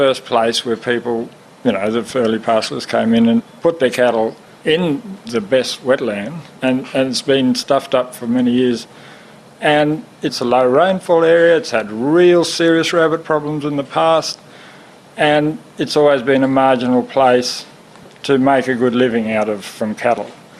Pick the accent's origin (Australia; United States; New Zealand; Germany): Australia; Hermannsburg, Northern Territory; also born or lived in Alice Springs; I was born in Alice Springs, grew up at Hermannsburg